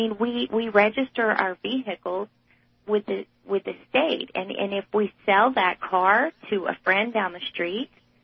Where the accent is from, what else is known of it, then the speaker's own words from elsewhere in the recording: Georgia, United States; You know, I'm from Georgia. I grew up with hunters. I grew up with guns in my home.